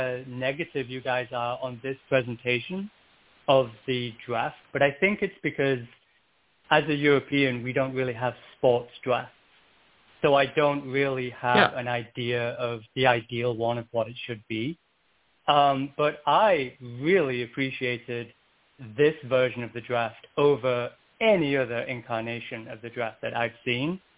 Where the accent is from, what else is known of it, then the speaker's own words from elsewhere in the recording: England, United Kingdom; now in United States; I'm actually in California, but I'm English originally.